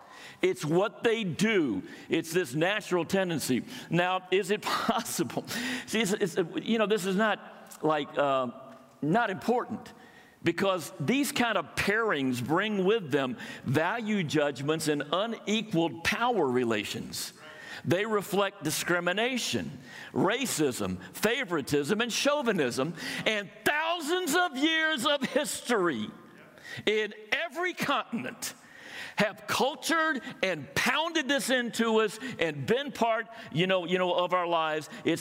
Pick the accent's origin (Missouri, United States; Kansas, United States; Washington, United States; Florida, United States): Florida, United States; also born or lived in California; I'm from the Southeast originally, from Florida, where I became a Christian at the University of Florida.